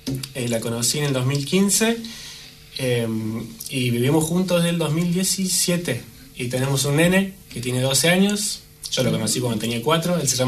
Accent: Córdoba, Argentina; moved away as an adult; now in Wellington, New Zealand; de ver qué había más allá de mi ciudad natal, Córdoba.

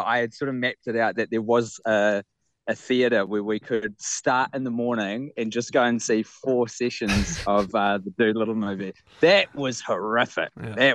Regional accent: Wellington, New Zealand; Yeah, well, I grew up in Wellie. Like, I'm an Onslow College alum.

